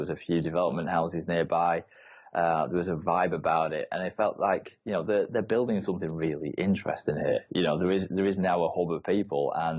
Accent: Blackpool, North West England, United Kingdom; when I was growing up, I grew up in Blackpool.

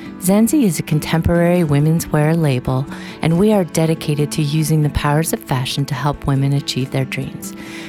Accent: Steamboat Springs, Colorado, United States; now in Park City, United States; I grew up in Steamboat Springs and began my career as a graphic designer in the cities of New York, San Francisco, and Seattle.

